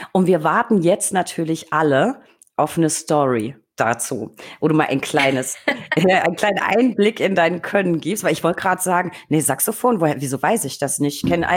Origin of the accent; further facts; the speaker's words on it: Bavaria, Germany; ich komme aus Franken